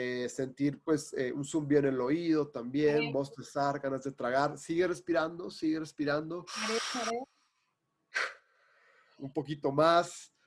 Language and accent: Spanish; Hermosillo, Sonora, Mexico; Yo soy de Hermosillo, Sonora, me bañaba con agua caliente en el verano, 45 grados afuera